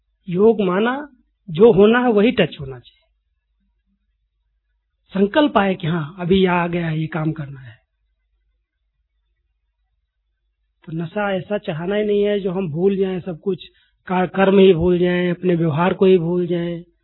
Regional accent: Uttar Pradesh, India; जहाँ हमारा गांव यूपी के अंदर उत्तर प्रदेश में। मैं 4 साल का था

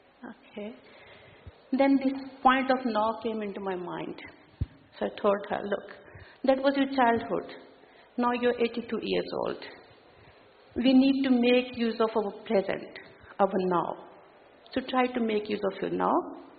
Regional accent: New Zealand; I'm from New Zealand. Professionally, I'm a nurse.

